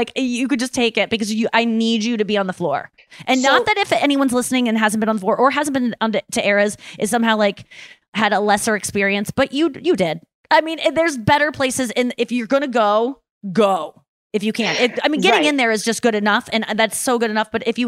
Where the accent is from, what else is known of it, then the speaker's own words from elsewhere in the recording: United States; because I'm an American.